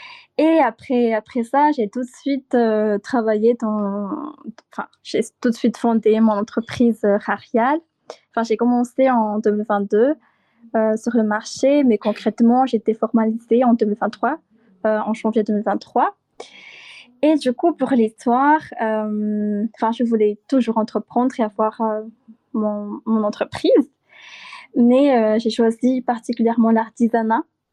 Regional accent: Madagascar; je viens de Madagascar, j'ai 23 ans

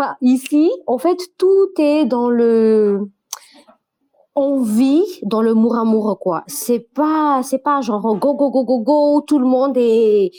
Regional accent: Farafangana, Atsimo-Atsinanana, Madagascar; À Farafangan, ma ville natale.

